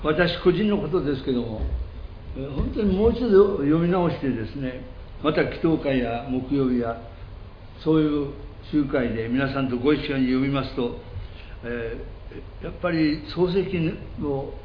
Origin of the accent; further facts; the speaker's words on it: Fukuoka, Japan; born there; 実は私は福岡の生まれなもんですから